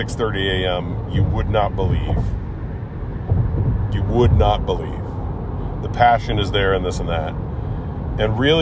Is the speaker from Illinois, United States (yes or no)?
yes; Illinois, United States; like I grew up in the St. Louis area, Metro East